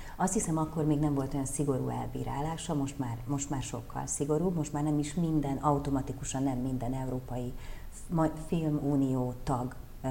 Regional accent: Hungary; És akkor magyarként egy picit olyan egyszerre olyan magányos érzés volt, tehát nem volt kint annyi magyar, mint amennyi francia mondjuk

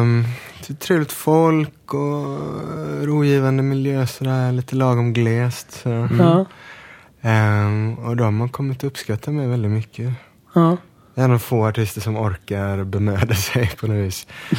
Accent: Gothenburg, Västra Götaland County, Sweden; Ja, jag är uppväxt här i Göteborg, men min fars sida släkten kom från Rovaniemi, som ligger i nära Tornedalen då, i nordöstligaste Sverige.

